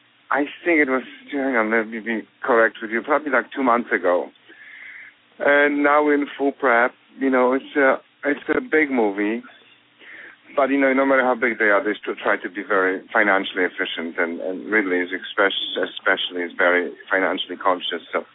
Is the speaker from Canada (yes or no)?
no; Poland; I come from Poland